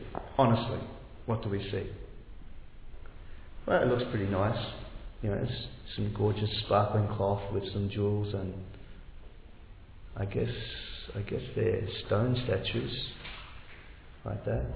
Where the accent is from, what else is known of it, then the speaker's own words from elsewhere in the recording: Australia; I was born in this family in this country, so I am Australian. My ancestors came out from England, 150 years ago or whatever, whatever. And I grew up in this family, I went to this school, I had these friends.